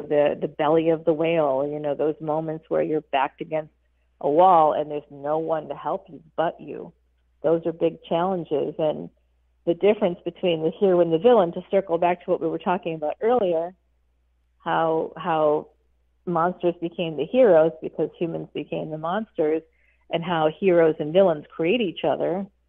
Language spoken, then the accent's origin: English; Boston, Massachusetts, United States; born there; I got to go with Bruins because I was born in Boston.